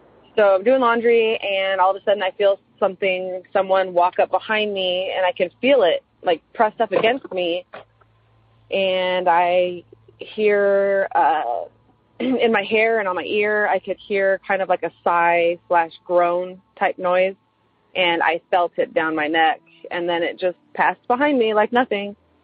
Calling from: Austin, Texas, United States; I am calling from Austin area in Texas.

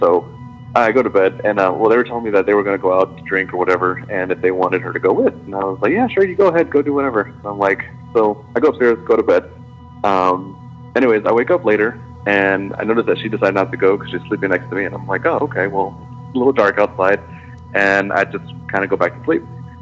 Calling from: Texas, United States; Hey, Tony … I called you from Texas.

